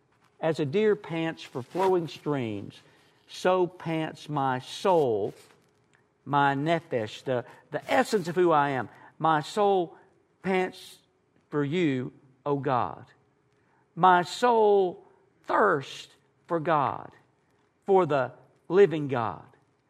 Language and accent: English; Texas, United States; The truth is, I grew up in East Texas